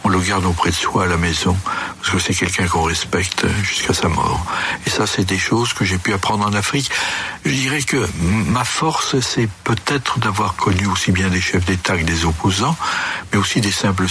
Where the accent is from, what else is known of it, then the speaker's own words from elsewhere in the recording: Rennes, Brittany, France; born there; Père Breton, comme vous le rappelez, je suis né à Rennes, en 1933, l'année de l'avènement d'Hitler, et j'ai vécu ensuite dans d'autres régions de France. Ma mère était berrichonne, et j'appartiens, si vous voulez, à la France profonde